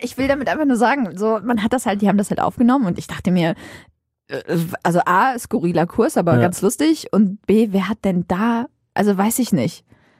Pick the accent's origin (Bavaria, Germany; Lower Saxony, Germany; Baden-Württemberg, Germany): Lower Saxony, Germany; Aurich; also born or lived in Syria; Also, ich bin ja in Syrien geboren.